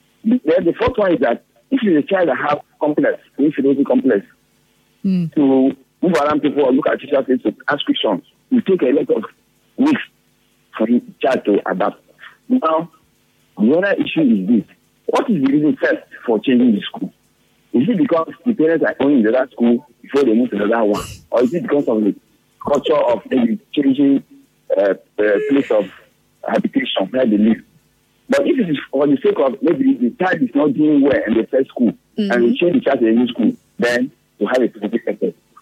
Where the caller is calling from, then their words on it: Erema, Rivers, Nigeria; I'm calling you from Erema.